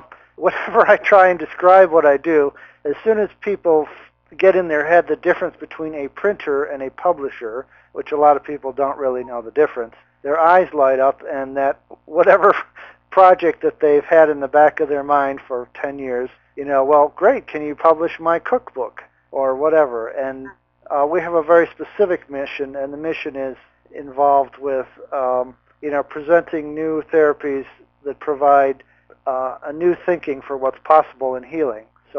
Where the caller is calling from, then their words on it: Ann Arbor, Michigan, United States; I'm speaking from Ann Arbor, Michigan